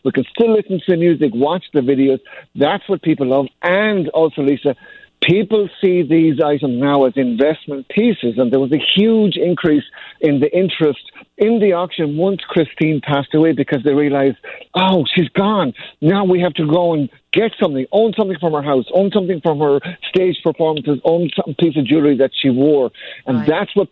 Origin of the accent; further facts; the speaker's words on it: Ireland; I grew up in Ireland, Lisa.